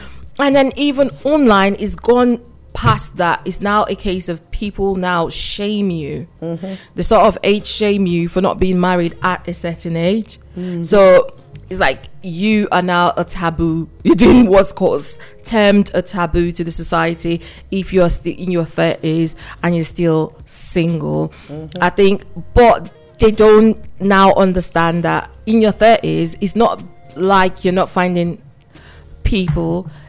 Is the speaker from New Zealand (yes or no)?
no; Nigeria; now in Manchester, United Kingdom; Being a Nigerian, whether here in Manchester or in the general diaspora